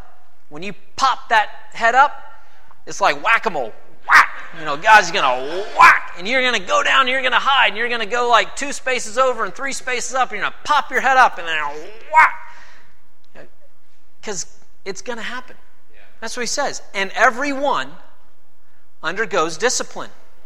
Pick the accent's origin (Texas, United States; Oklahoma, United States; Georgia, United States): Georgia, United States; now in Fort Wayne, United States; Growing up in Georgia, especially more in the city parts as a kid, you don't see harvest fields. I went to school in downtown Atlanta and college